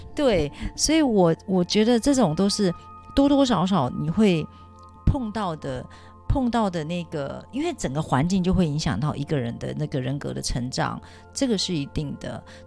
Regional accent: Taiwan; 我是眷村长大的，然后呢，我们家对面眷村都很小

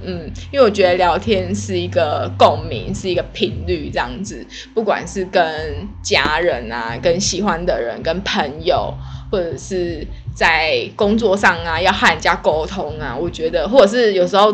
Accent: southern Taiwan, Taiwan; 听到讲台语了吧，我就是南部的小孩。我觉得南部的小孩好像有一点就是会喜欢国语跟台语一起讲

